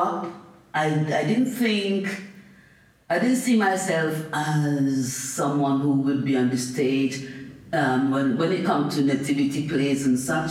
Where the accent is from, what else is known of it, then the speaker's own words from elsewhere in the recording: St. Vincent & Grenadines; I am originally from St. Vincent and the Grenadines.